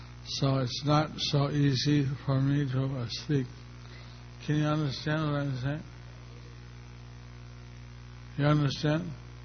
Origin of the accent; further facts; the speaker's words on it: India; I'm also from India. I live in Mayapur in West Bengal.